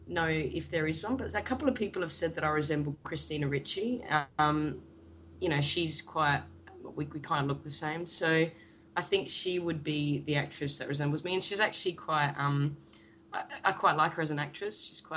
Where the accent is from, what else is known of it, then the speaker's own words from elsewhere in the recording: Australia; Well, I mean, I'm an Australian